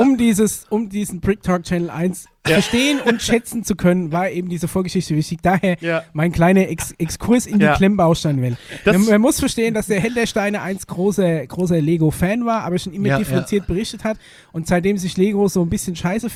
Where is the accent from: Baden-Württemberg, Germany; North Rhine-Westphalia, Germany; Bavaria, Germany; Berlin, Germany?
North Rhine-Westphalia, Germany; ich komme aus dem Pott, da redet mir so.